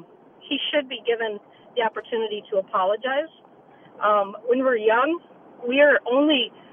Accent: the South, United States; I grew up in the South with parents that were white, grandparents that lived in a small little town, and we were taught not to see color.

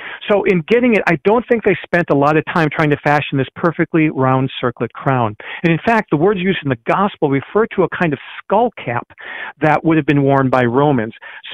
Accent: Michigan, United States; Now, I used to think a reed, growing up in Upper Michigan, oh, it's like a cattail, right, this soft thing.

